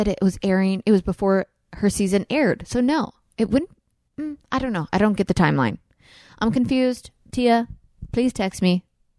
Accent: Canada; oh my gosh, I'm such a Canadian. I can't think of states.

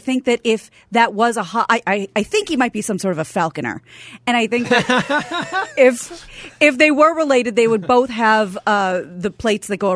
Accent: Midwest, United States; And growing up in the Midwest, that's way too flashy.

